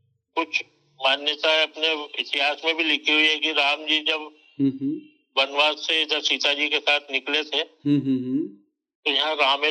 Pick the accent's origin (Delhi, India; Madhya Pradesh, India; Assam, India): Madhya Pradesh, India; Khandwa; हाँ, ऐतिहासिक जगह हमारा शहर।